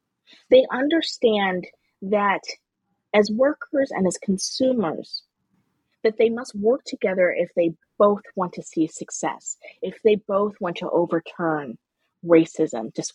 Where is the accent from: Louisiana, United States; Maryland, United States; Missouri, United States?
Maryland, United States; Baltimore; I'm from Baltimore, so this is always, but D.C. and Baltimore are very southern